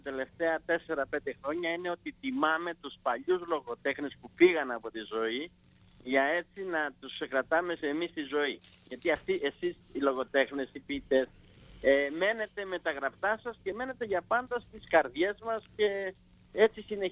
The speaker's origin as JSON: {"language": "Greek", "town": "Corfu", "region": "Ionian Islands", "country": "Greece", "said": "εγώ κατάγομαι από τα Εφτάνησα, είναι από την Κέρκυρα."}